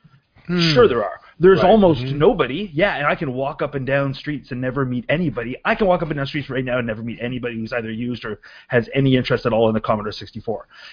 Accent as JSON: {"language": "English", "country": "Canada", "said": "But I'm a Canadian, so I don't really give a crap that it's made in the U.S."}